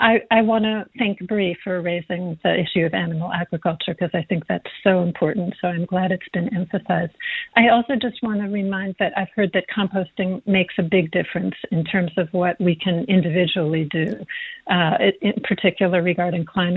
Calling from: Montclair, New Jersey, United States; I know I'm calling from Montclair, but I live in New York too

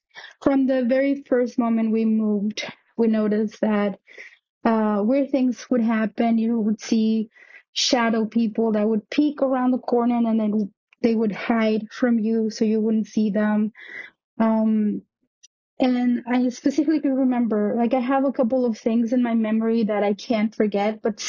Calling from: New York, United States; also born or lived in Mexico City; I'm calling from New York. This story happened back when I was living in Mexico City.

